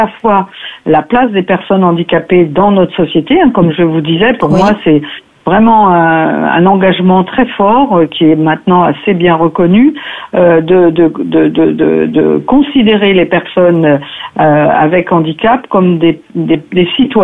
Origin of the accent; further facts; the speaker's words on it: Conflans-Sainte-Honorine, Île-de-France, France; born there; je suis née à Conflans-Sainte-Honorine, mais oui. j'habite à Iragny depuis que je suis adulte